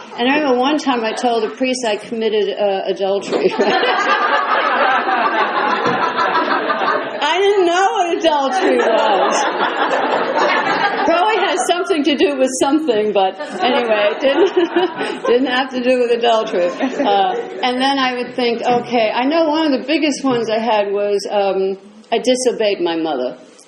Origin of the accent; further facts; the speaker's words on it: Jersey City, New Jersey, United States; also born or lived in New York; now in California, United States; I wouldn't let people know that I was from Jersey City because I was ashamed. Jersey City had a horrible reputation. It used to be called Dirty City. And I grew up in the poor section of town, downtown